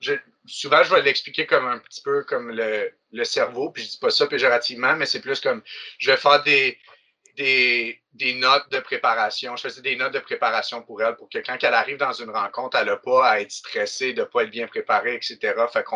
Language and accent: French; Trois-Rivières, Quebec, Canada; Je venais de Trois-Rivières.